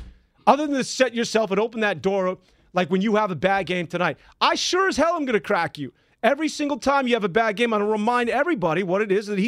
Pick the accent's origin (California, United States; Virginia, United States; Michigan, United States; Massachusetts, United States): California, United States; San Francisco; I grew up in San Francisco. If you grew up in the Bay Area, I mean, you grew up not liking the Lakers.